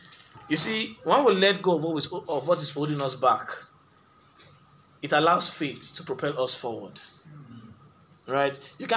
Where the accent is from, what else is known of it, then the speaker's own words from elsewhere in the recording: Nigeria; As a Nigerian, that's it.